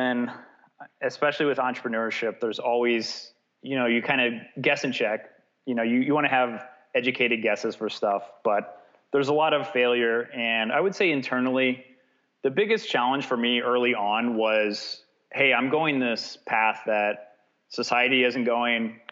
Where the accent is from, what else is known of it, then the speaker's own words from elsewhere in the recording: Wildwood, Missouri, United States; I grew up in Wildwood, Missouri.